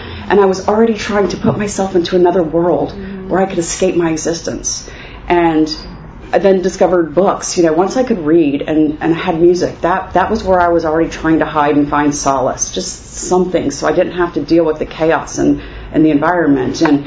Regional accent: Jacksonville, Florida, United States; born there; I was born in Jacksonville, Florida, and don't need to know the year.

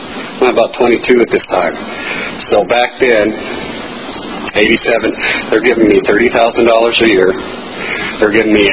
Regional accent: California, United States; So I went in, and I was from California, so I didn't know what humidity was.

